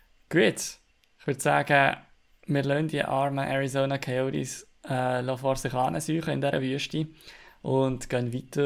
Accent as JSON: {"language": "German", "country": "Switzerland", "said": "wo wir als Schweizer natürlich ja, sehr spannend und sehr genau verfolgen"}